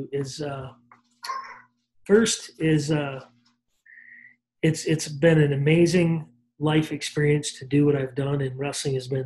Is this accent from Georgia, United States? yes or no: no; Great Falls, Montana, United States; I grew up in a pretty, you know, my hometown, Great Falls, is 60,000 people